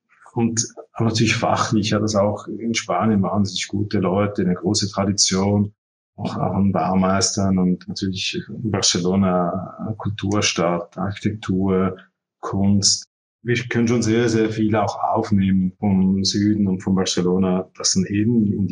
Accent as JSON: {"language": "German", "region": "Zurich", "country": "Switzerland", "tie": "born there", "said": "Ich bin ja hier geboren in Zürich und studiert und ja, ich bin schon sehr gerne am Meer, gebe ich zu."}